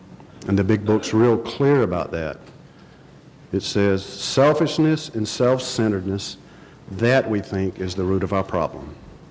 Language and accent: English; Augusta, Georgia, United States; But I was raised in Augusta, Georgia. I come from a large Catholic family. There were 10 kids in my family.